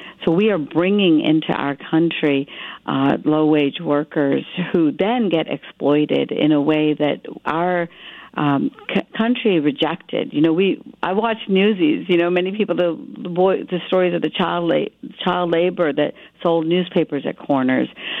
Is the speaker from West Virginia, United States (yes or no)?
yes; Morgantown, West Virginia, United States; much like the folks in my hometown of Morgantown, West Virginia